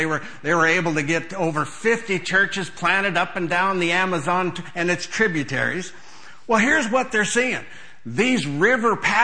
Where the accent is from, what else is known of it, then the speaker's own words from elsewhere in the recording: Montana, United States; I grew up on a farm in my home state of Montana